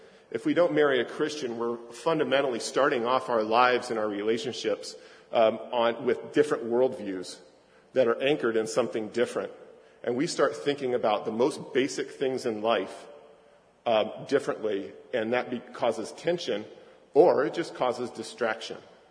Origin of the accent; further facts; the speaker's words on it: Arizona, United States; born there; I was born in Arizona